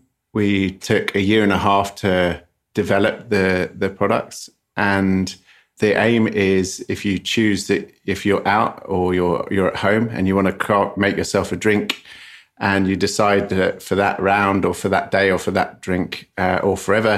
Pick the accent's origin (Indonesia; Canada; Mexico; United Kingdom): United Kingdom; England; now in Los Angeles, United States; as an English person who lives in Los Angeles